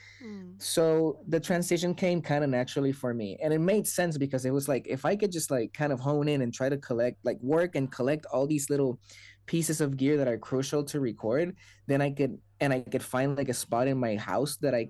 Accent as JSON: {"language": "English", "country": "Puerto Rico", "moved": "yes", "lives_now": "Los Angeles, United States", "said": "I just grew up playing in bands, and eventually I moved to Los Angeles from Puerto Rico"}